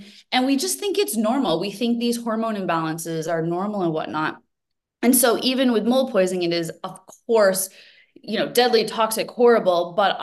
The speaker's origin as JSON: {"language": "English", "country": "United States", "lives_now": "Sydney, Australia", "said": "Yes, it is bright and early here in Sydney, but as you can probably hear, I am American."}